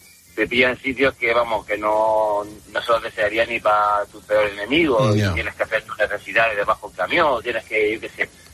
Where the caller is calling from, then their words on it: Loja, Andalusia, Spain; Sí, estoy aquí en Loja, en Granada.